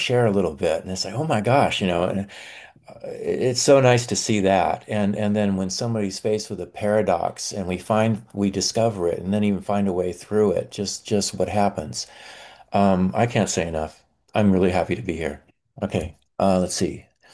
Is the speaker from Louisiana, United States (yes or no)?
no; Phoenix, Arizona, United States; from Phoenix area in Arizona. It's pretty warm right now.